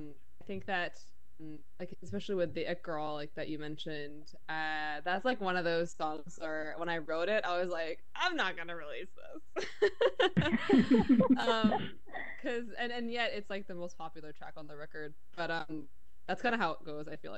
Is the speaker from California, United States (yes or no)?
no; New York City, New York, United States; I grew up in New York City.